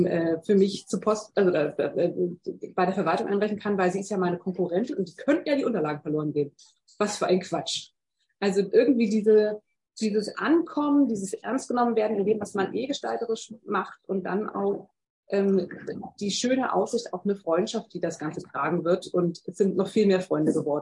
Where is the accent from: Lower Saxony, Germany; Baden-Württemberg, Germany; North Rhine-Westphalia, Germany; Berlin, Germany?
Berlin, Germany; raus aus der eigenen Heimatstadt. Also als Berlinerin ist man ja immer so ein bisschen faul und denkt sich, wir haben doch alles, muss nirgendwo anders hin.